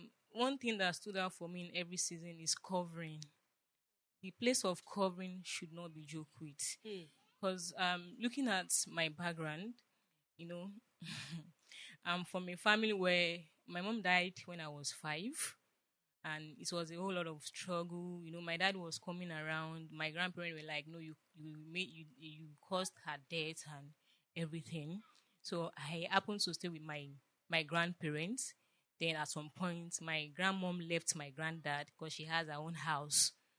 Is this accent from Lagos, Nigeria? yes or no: yes; Agege, Lagos, Nigeria; If anybody knows Agege, I grew up in Agege.